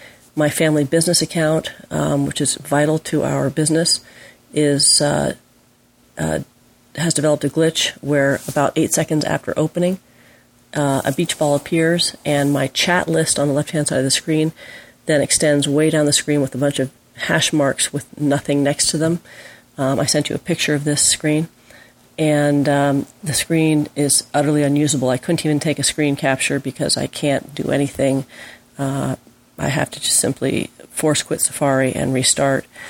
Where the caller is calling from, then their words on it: Carmel, California, United States; I'm calling from Carmel, California.